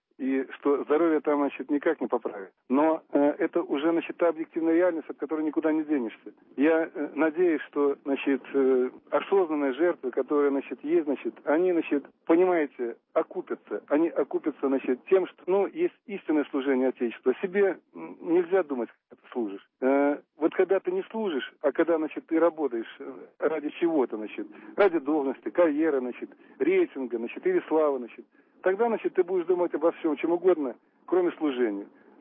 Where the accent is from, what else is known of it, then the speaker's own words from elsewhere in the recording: Belarus; Мы все белорусы